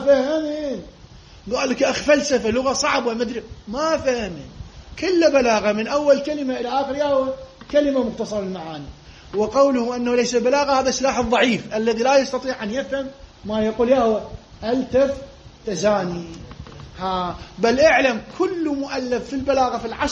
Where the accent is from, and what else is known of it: Iraq